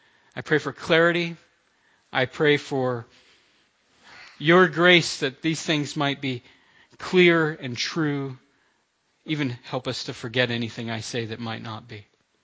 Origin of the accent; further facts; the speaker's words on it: Florida, United States; I mean, I'm from Florida. I know what these lightning storms are like.